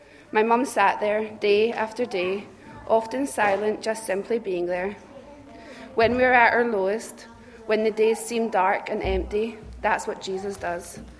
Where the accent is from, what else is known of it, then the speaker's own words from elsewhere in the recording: Romania; As you almost likely know, I grew up in Romania from the age of 10. My parents started a small charity